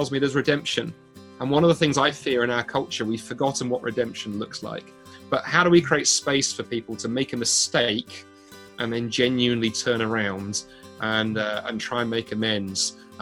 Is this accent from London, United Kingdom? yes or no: yes; London, United Kingdom; now in Scotland; I grew up in London, although I live in Scotland now. London was home, and I grew up in a sort of strong Baptist home.